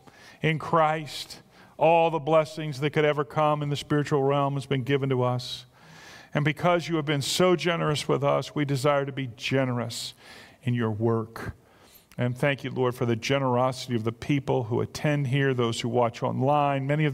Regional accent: United States; And I love being an American. I do. I don't know anything else, so, you know, that's it.

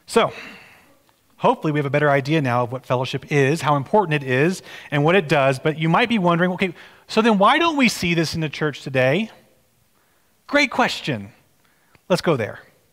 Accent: Texas, United States; Growing up in Texas, we grew up in a pretty wooded area

